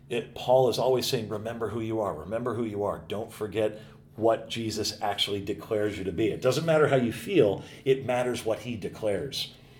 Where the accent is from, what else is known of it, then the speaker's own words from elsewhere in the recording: United States; You know, I'm an American